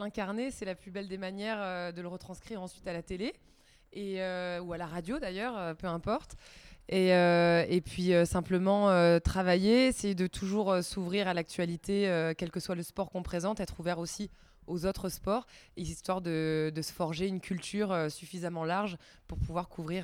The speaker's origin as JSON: {"language": "French", "region": "Brittany", "country": "France", "said": "puisque je viens de Bretagne"}